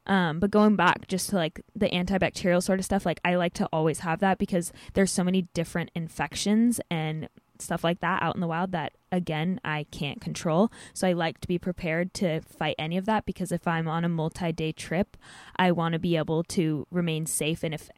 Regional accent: Oregon, United States; also born or lived in Portland, Oregon; now in Kitsap, United States; I'm originally from Central Oregon. I was born in Portland, but I currently live in Kitsap, Washington.

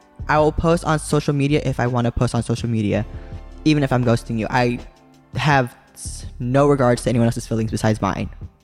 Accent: California, United States; Many people would say would describe my hometown as, well, many people would actually call the Bay Area a war on the streets, or the whole entire California a war on the streets

